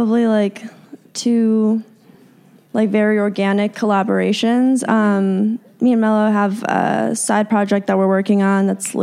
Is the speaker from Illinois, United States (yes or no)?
yes; Chicago, Illinois, United States; I grew up in Chicago, and I was always singing and writing songs